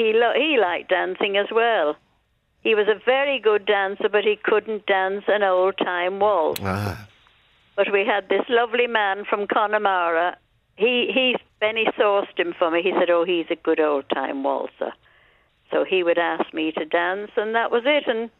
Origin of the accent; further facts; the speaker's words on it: England, United Kingdom; accent: English; now in Ireland; And so he wanted to come back to Ireland, but he couldn't go back to the north with me and my English accent.